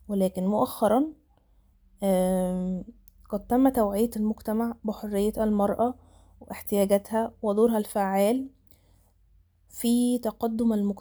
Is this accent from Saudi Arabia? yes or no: no; Egypt; في بلدي مصر كنا نعاني قديما من عدم المساواة بين الفتيات والأولاد